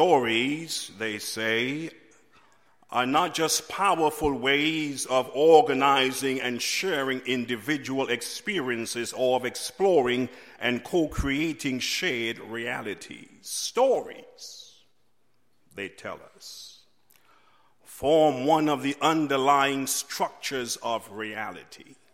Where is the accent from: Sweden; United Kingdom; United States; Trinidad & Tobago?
Trinidad & Tobago; As a boy growing up in Trinidad in a village far away from the capital city